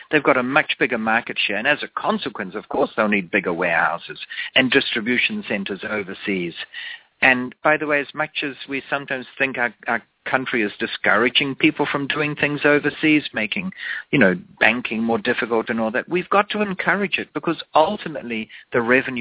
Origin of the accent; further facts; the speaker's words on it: United States; accent: American; I don't have an accent. Your listeners probably all do. It's called an American accent